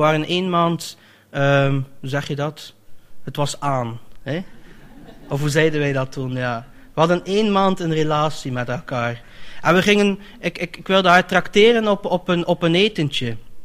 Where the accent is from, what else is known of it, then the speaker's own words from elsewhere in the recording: Netherlands; Ik ben maar een Nederlander.